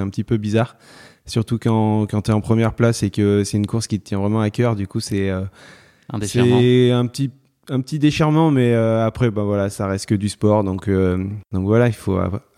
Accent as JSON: {"language": "French", "town": "Valence", "region": "Auvergne-Rhône-Alpes", "country": "France", "tie": "born or raised there", "said": "j'ai 35 ans, je suis né à Valence dans la Drôme et j'habite dans la Drôme. Je suis toujours resté dans la Drôme, très attaché à mes montagnes, à ma région."}